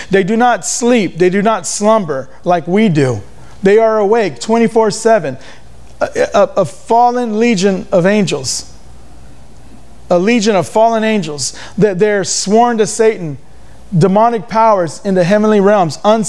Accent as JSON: {"language": "English", "country": "United States", "said": "Yeah, I love America. I thank God I'm an American."}